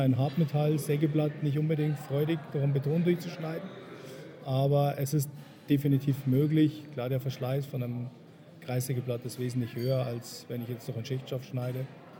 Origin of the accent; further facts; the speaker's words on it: Bavaria, Germany; accent: Bavarian; Ich komme aus dem Chiemgau, nahe der Salzburger Grenze.